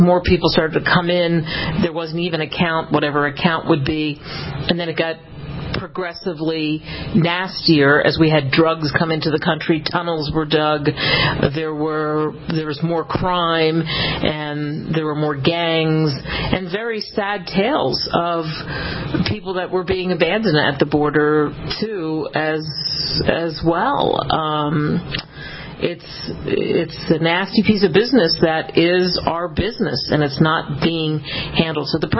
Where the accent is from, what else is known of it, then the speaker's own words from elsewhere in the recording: Northeast, United States; Because I grew up in the Northeast and I've lived all over the country